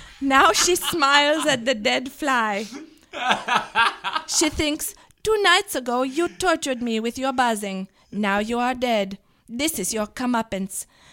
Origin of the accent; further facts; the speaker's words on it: Germany; And this was from a trip that involves my home country, Germany.